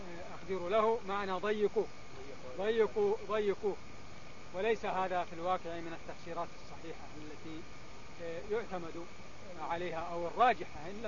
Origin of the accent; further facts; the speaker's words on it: Mecca, Makkah Province, Saudi Arabia; كم واحد عندنا في مكة يعرف الحساب